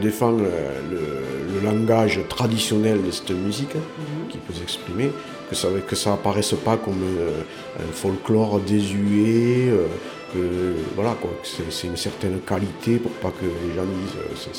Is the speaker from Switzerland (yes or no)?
no; Occitanie, France; quand je vais revenir chez moi dans le Lot